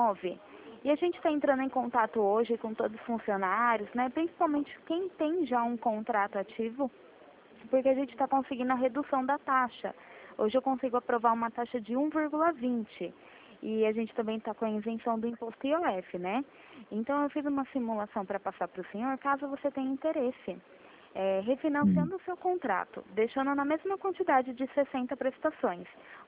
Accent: Itatiba, São Paulo, Brazil; A minha cidade é Itatiba. Sou interior de São Paulo.

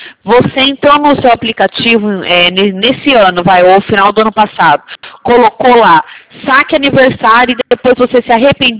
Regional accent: Umuarama, Paraná, Brazil; Eu nasci em Umuarama, minha irmã em Alto Piquiri, tenho família em Londrina, Cascavel

